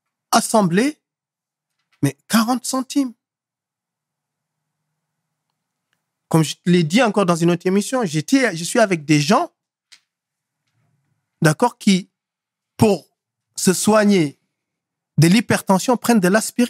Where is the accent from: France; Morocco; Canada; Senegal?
Senegal; Je parle du Sénégal parce que c'est de là d'où je viens.